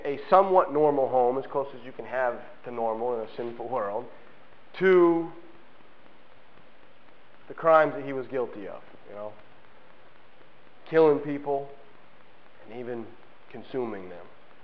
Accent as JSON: {"language": "English", "country": "United States", "said": "I'm an American. I thought I was supposed to be proud. I'm American."}